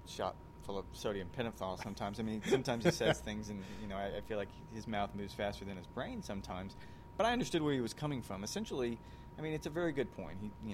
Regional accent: the South, United States; growing up in the South, playing golf in the South

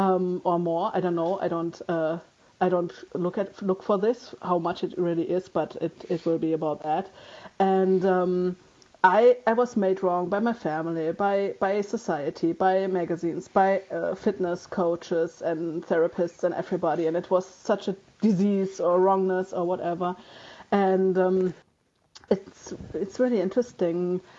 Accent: Germany; accent: German; English is a second language; I mean, you can hear by my accent that I'm German.

